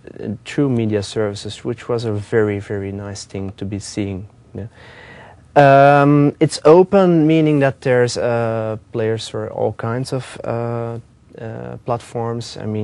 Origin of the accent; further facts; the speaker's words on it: Belgium; English is a second language; I'm from Belgium. I'm one of the lucky three Belgians in the world